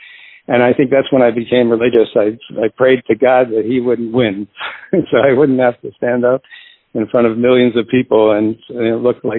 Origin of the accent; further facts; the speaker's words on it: Toronto, Ontario, Canada; Well, I grew up in Toronto, and at a very young age